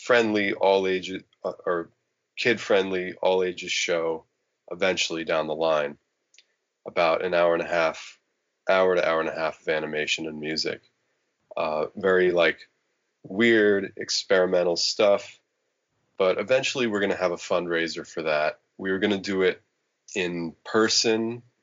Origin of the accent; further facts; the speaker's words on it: New York, United States; I grew up on the Lower East Side, right across the street from Tompkins Square Park, which was called Needle Park.